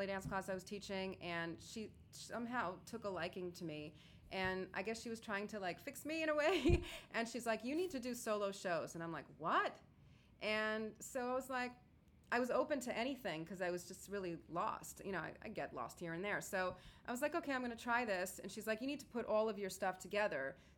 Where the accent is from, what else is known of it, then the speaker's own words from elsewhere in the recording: Bronx, New York, United States; I grew up